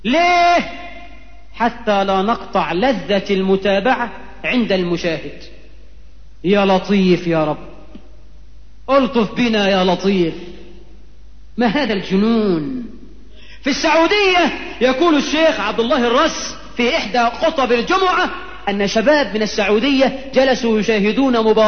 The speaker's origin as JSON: {"language": "Arabic", "country": "Egypt", "said": "وعندنا في مصر من كم سنة كان في برضو لقاء القمة"}